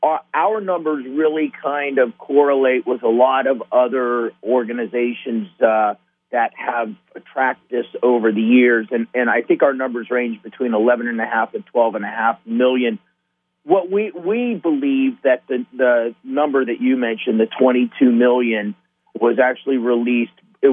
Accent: Midwest, United States; I'm a Midwesterner myself

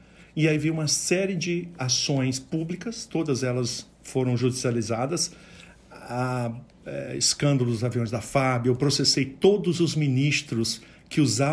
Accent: Brasília, Federal District, Brazil; Bem, eu sou de Brasília, nascido em Brasília. Eu tenho 54 anos

